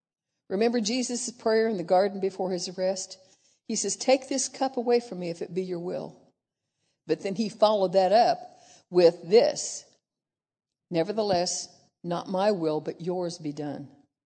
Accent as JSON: {"language": "English", "region": "Indiana", "country": "United States", "said": "he was also born in my home state of Indiana, yay"}